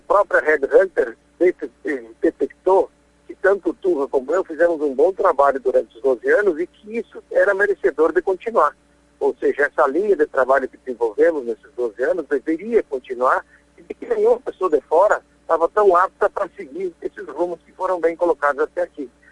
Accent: Marau, Rio Grande do Sul, Brazil; nós, eu e o Turra, que somos de Marau, que conhecemos a origem, vivemos a avicultura na veia

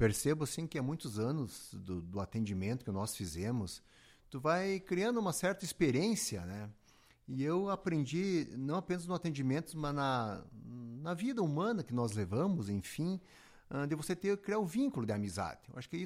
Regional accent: Rio Grande do Sul, Brazil; como eu me criei em Lagoa

